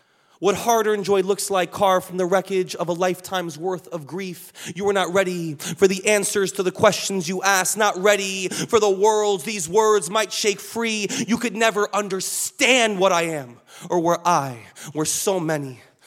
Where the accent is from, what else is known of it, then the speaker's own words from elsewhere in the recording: New York City, New York, United States; born there; Bueno, yo soy Latino. Mi padre es colombiano. Mi madre es estadounidense. Nací in New York City. I lived in 4 countries, moved 12 times, went to 12 schools